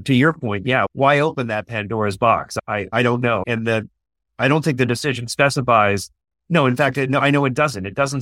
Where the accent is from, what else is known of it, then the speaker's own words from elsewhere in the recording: Canada; And I will also add, as a Canadian citizen, that Air Canada is frequently vilified